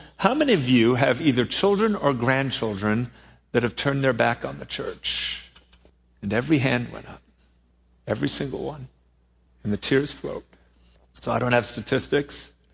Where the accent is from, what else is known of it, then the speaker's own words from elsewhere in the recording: Milwaukee, Wisconsin, United States; And these are folks, many of whom I've known since I was a little boy. I grew up in Milwaukee, and these folks have known my family forever.